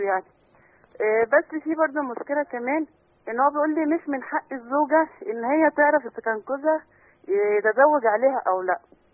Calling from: Alexandria, Alexandria Governorate, Egypt; من الإسكندرية يا شيخ.

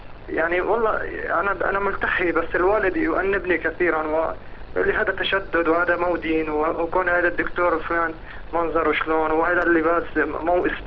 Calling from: Saudi Arabia; أنا من السعودية

